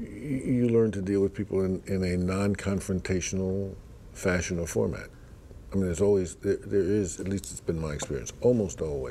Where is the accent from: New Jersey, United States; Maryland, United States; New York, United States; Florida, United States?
New York, United States; Brooklyn; born there; Well, I was born in the Bedford-Stuyvesant section of Brooklyn, and that was pretty rough